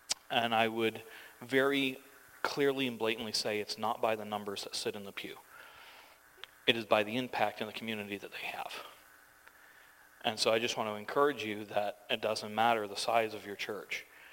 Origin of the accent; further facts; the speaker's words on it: New Hampshire, United States; I'm originally from New Hampshire, and the snow there is feet, measured in feet, not inches.